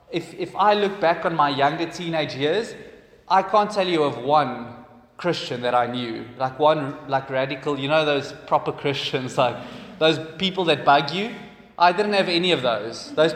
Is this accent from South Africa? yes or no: yes; Boksburg, Gauteng, South Africa; I come from Boksburg. Okay. It's out.